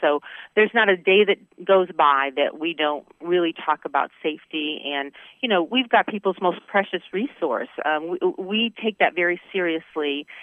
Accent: Indiana, United States; Well, you know, growing up in Indiana, I always tell people, I remember being a child, you know, just waiting for a snow day, right?

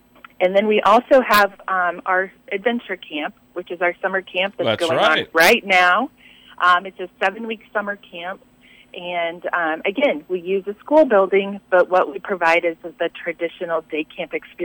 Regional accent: Bloomington, United States; I'm actually from Bloomington.

